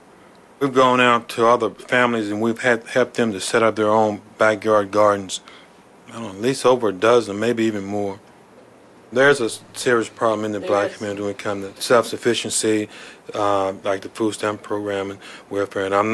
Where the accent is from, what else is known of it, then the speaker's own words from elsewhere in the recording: Mississippi, United States; I was born in Mississippi in Sunflower County. We lived on property owned by whites, and this is what we did.